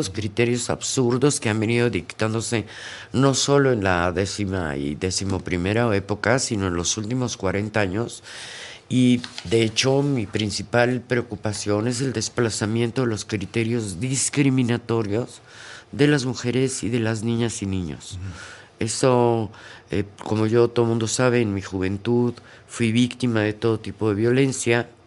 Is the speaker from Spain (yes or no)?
no; Mexico; born there; En el barrio Bravo donde yo nací